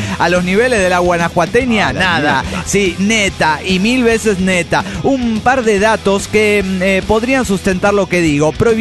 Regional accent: Santa Rosa, La Pampa, Argentina; de Santa Rosa, Argentina.

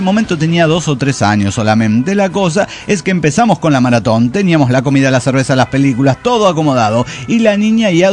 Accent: Córdoba, Argentina; continúo ahora que estoy en Córdoba Capital, mi ciudad natal.

